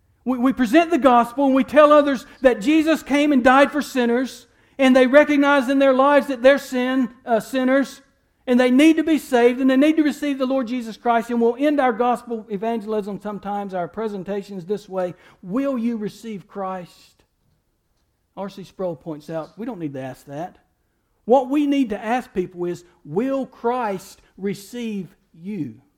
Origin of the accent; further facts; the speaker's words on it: Bible Belt, United States; I had it for 19 years of my life. I grew up in the Bible Belt.